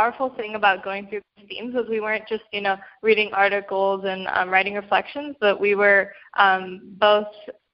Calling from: Berkeley, California, United States; I'm dialing in from Berkeley, California.

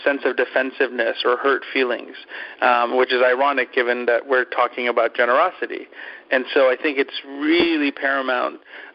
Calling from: Stamford, Connecticut, United States; I'm calling in from Stamford, Connecticut this morning.

